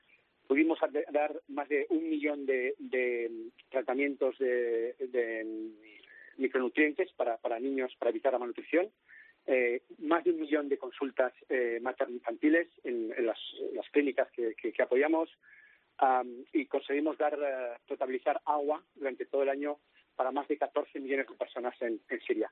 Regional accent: Zaragoza, Aragon, Spain; born there; also born or lived in Barcelona; yo nací en Zaragoza y estudié después en Barcelona. De hecho, he vivido muchos años allí

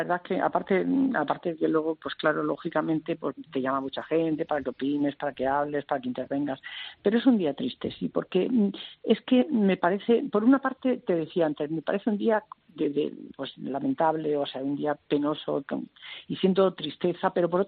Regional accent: Spain; ¿de dónde son ustedes? Y entonces dijimos: de España.

